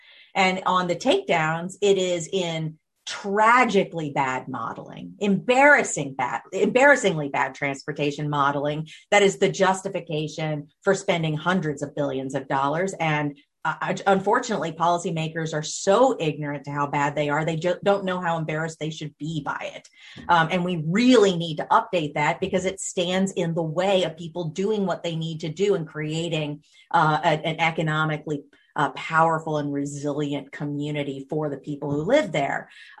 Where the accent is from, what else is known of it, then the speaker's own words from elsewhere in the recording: New Orleans, Louisiana, United States; the Claiborne Expressway, known as the Monster, that goes through Treme in my hometown of New Orleans